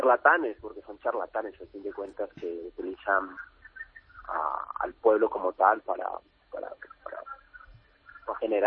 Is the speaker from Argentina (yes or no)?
no; Colombia; haber vivido esto en primera persona y más en mi país